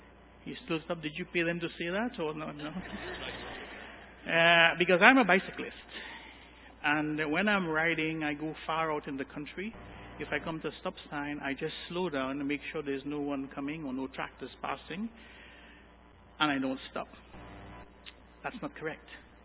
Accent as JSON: {"language": "English", "country": "Trinidad & Tobago", "tie": "born or raised there", "said": "when I was growing up in Trinidad"}